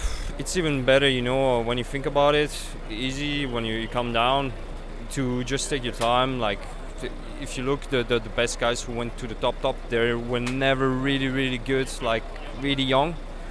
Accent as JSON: {"language": "English", "country": "France", "tie": "born or raised there", "also_born_or_lived": "Italy", "first_language": "Russian", "second_language": "English", "said": "I'm born in Italy, grew up in France, parents cyclists, both Russians. At home I speak Russian. Then obviously, like, I grew up in France, I did all my studies, school in France, so that's two languages, then English. And yeah, I would say a little bit of Spanish"}